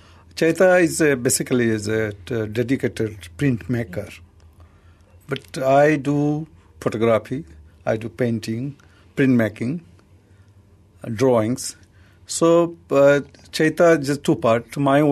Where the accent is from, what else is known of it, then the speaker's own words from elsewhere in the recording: Odisha, India; first language Odia; English is a second language; And in Odia, my mother tongue, we call Kunchi.